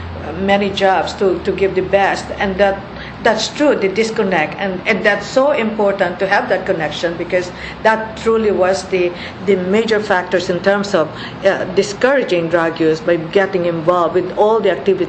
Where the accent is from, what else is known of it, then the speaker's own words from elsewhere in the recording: Philippines; was born and raised in the Philippines, but a lot of my life was spent in the mainland.